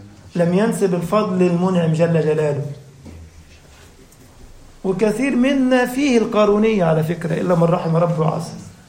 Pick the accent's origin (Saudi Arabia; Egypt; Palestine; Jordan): Egypt; عندنا في مصر يقول لك بيت كامل مش عارف الدفاية ولعت البيت والراجل اتخنق ومات